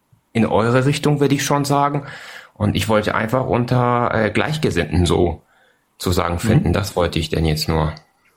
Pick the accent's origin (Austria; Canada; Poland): Poland; German is a second language; now in Germany; Also, ne, also ich komme aus Polen, wohne in Deutschland schon seit 18 Jahren